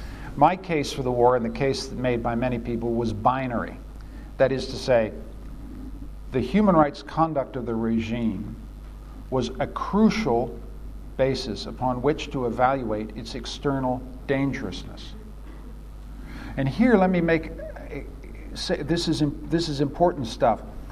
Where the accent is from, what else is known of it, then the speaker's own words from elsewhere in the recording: Canada; I come, as you know, from a perfect country. I come from Canada